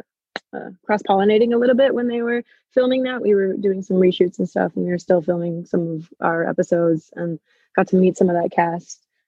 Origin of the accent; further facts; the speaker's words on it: United States; I had no idea, because I'm American, right?